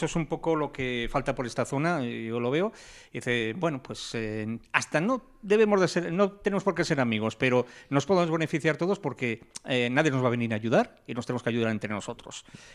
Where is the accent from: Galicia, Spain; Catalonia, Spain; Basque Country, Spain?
Basque Country, Spain; Bilbao; Oiga, pero es que yo soy de Bilbao.